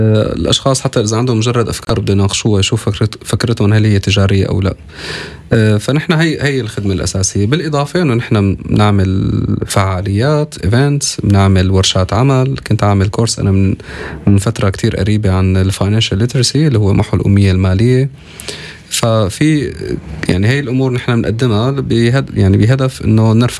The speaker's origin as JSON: {"language": "Arabic", "country": "Syria", "said": "إذا أنا عم نحكي أنا من سوريا بعتقد نفس الشيء"}